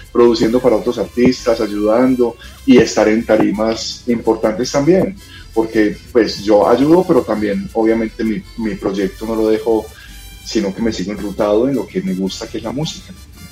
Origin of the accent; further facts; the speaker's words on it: Ituango, Antioquia, Colombia; Yo soy de un pueblo, soy de Ituango, Antioquia, y allí pues obviamente la música popular es el género del pueblo.